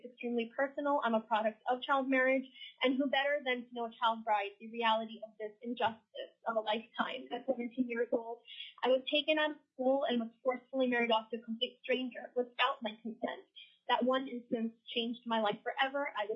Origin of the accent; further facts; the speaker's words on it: Maryland, United States; I am a child marriage survivor. I'm testifying on behalf of myself. I am from Maryland